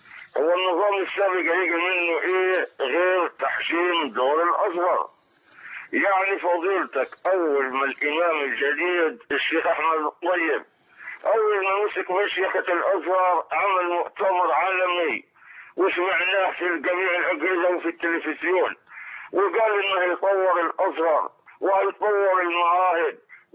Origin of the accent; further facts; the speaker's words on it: Upper Egypt, Egypt; يا مولانا عندنا في الصعيد